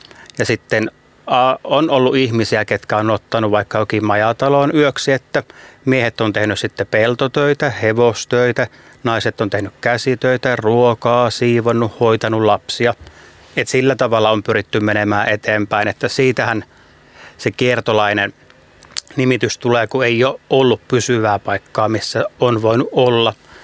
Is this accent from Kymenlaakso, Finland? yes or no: no; Joutseno, South Karelia, Finland; minä olen itse kotoisin Joutsenon nimisestä kylästä, mikä on Etelä-Karjalassa, että minun suvussa on aina puhuttu paljon romaanikieltä, että mummon kanssa puhun sitä todella paljon.